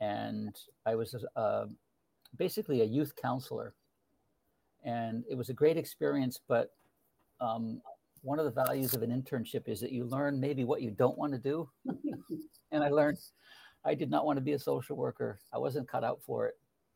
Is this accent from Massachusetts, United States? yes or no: yes; Greenfield, Massachusetts, United States; So I grew up in Greenfield, Massachusetts, went to public schools in Greenfield, Massachusetts, eventually went on to UMass Amherst, which is half hour south of where I grew up.